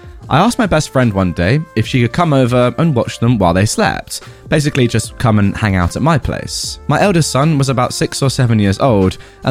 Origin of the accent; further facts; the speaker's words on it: United States; born there; My backstory is that I was born in the States, but my family are immigrants.